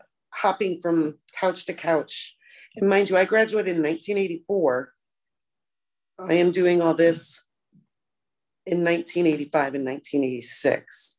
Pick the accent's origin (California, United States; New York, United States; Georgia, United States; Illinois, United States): Illinois, United States; It's a very small town. I grew up outside of Chicago. So that was like culture shock.